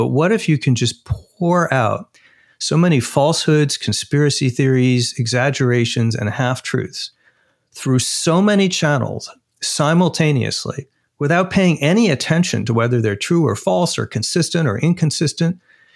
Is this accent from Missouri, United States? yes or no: no; Arizona, United States; I would point to my home state, Arizona, where there's a so-called vote audit going on.